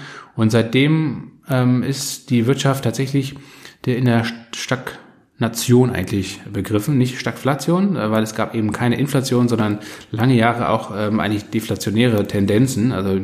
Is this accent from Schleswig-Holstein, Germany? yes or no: yes; Kiel, Schleswig-Holstein, Germany; born there; obwohl ich gebürtiger Kieler bin.